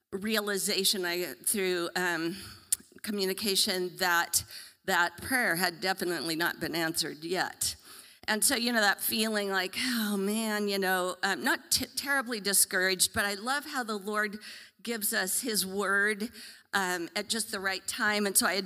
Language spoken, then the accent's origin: English; Klamath Falls, Oregon, United States; I'm from Klamath Falls, I was born and raised there, my kids were all born there.